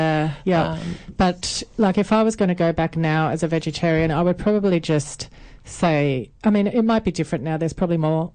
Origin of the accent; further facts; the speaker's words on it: Katoomba, New South Wales, Australia; also born or lived in Sydney; so when I was in about grade five, we moved from Sydney, Western Sydney, up to Katoomba.